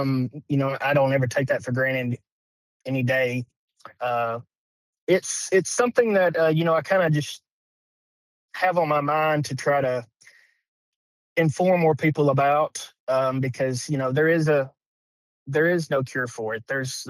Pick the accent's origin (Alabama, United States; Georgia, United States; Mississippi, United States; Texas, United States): Alabama, United States; Killeen; So, Mark, I grew up in Killeen, Alabama, went to Brooks High School, went to college at Northwest Shoals.